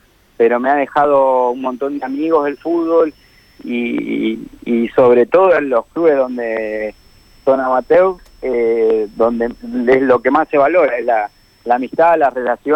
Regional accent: Argentina; me ha tocado estar en países no tan enriquecidos como la Argentina, y tener esa posibilidad hace que uno valore muchísimo más lo que tiene acá

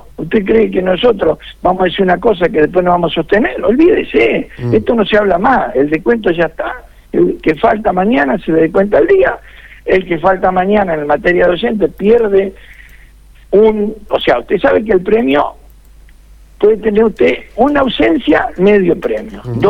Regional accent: Santa Fe, Argentina; porque vivimos en Argentina, somos santafesinos, vivimos acá.

